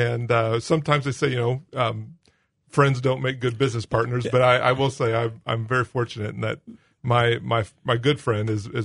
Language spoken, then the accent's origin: English; Galesburg, Illinois, United States; Yeah, so I was born and raised in Galesburg.